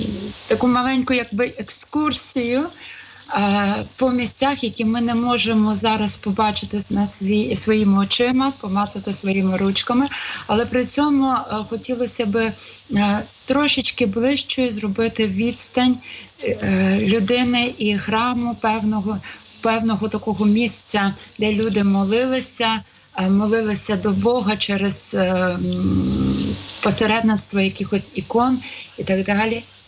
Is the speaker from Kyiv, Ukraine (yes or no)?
no; Lviv, Lviv Oblast, Ukraine; як у нас у Львові кажуть, хлопський розум